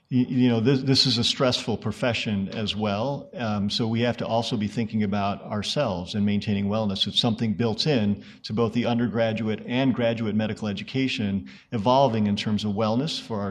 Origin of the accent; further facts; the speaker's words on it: Detroit, Michigan, United States; I'm from Detroit, you know, I was in Ann Arbor.